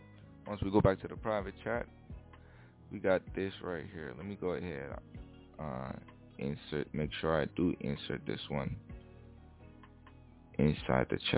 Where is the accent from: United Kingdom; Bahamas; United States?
Bahamas; I was raised in the Bahamas.